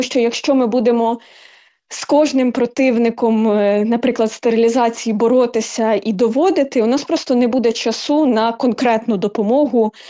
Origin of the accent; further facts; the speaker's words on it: Kharkiv, Kharkiv Oblast, Ukraine; Хоча я народилась в Харкові і вже 20 років тут живу, і ніколи далеко звідси не їхала, завжди тут.